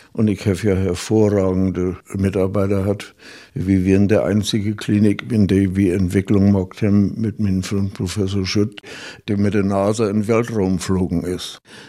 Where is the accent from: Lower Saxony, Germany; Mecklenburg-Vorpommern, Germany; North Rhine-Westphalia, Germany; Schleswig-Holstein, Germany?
Mecklenburg-Vorpommern, Germany; meine Heimat ist Mecklenburg. Ja, bist du denn kein Deutscher? Doch, laut Staatsangehörigkeit bin ich Deutscher.